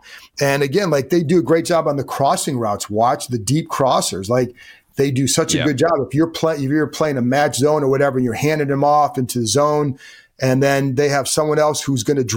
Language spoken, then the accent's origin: English; Cleveland, Ohio, United States; I mean, I grew up in Cleveland. I saw it all the time, right?